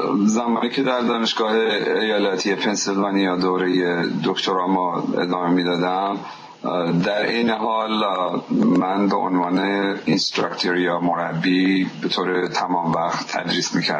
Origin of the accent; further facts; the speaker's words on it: Isfahan, Iran; من متولد اصفهان هستم و دوران دبستان و دبیرستان و در اصفهان گذراندم، دبستان مشتاق و دبیرستان کازرانی و حکیم صنایع